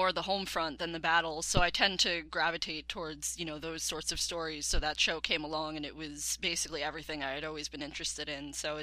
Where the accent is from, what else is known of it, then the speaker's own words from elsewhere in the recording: New York, United States; Okay, I'm an English major. I'm from New York.